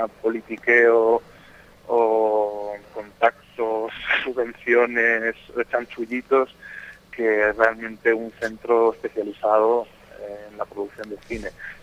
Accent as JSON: {"language": "Spanish", "town": "Alicante", "region": "Valencian Community", "country": "Spain", "lives_now": "Madrid, Spain", "said": "yo desde Madrid, siendo alicantino, tengo información de cómo se mueven las cosas"}